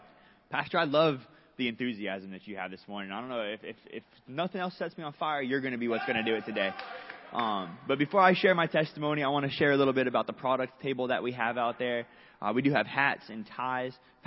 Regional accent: Florida, United States; I'm 26 years old. I grew up, I was raised in Pinellas County.

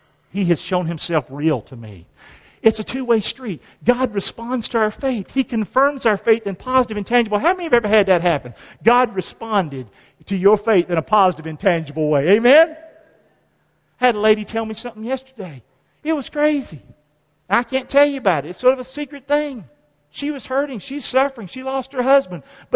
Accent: Rockingham, North Carolina, United States; the hellhole I grew up in Rockingham, North Carolina

